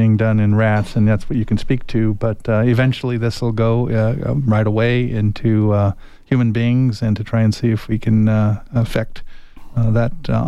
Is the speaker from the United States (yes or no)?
yes; Tucson, Arizona, United States; When you travel to New York or to Chicago and you hop in an Uber or a taxi and someone says, where are you from? You say, oh, well, I'm from Tucson, Arizona.